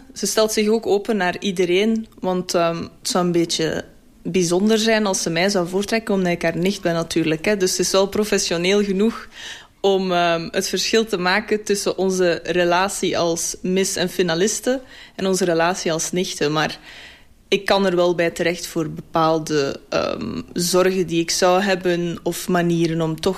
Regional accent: Geraardsbergen, East Flanders, Belgium; Ik ben 27. Ik ben geboren en getogen in Geraarsbergen.

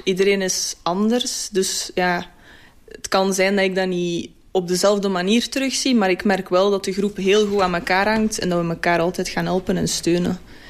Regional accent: Geraardsbergen, East Flanders, Belgium; Ik ben 27. Ik ben geboren en getogen in Geraarsbergen.

